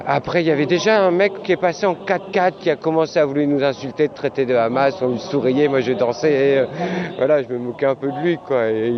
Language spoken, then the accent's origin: French; Marseille, Provence-Alpes-Côte d'Azur, France; quand on vient de Marseille, c'est une famille quoi.